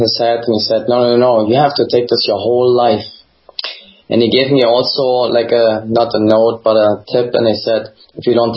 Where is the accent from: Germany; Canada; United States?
Germany; East Germany; English is a second language; I grew up in East Germany.